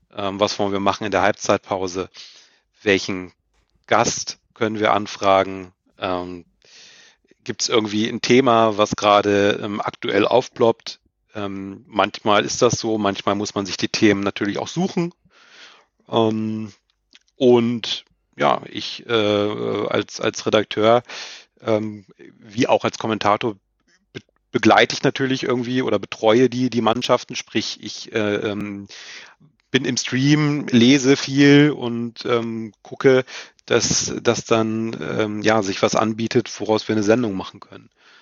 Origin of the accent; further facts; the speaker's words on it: Mainz, Rhineland-Palatinate, Germany; ich bin auch aus Mainz